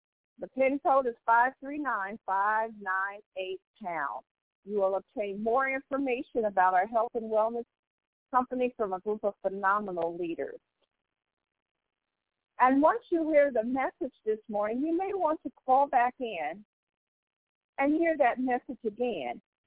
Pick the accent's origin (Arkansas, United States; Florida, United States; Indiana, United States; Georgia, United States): Indiana, United States; Indianapolis; from Indianapolis, Indiana, and I also welcome each and every one of you to this call.